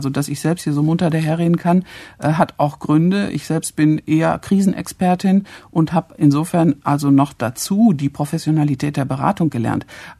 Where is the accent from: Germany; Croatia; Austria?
Germany; North Rhine-Westphalia; Ich komme aus Westfalen, ja.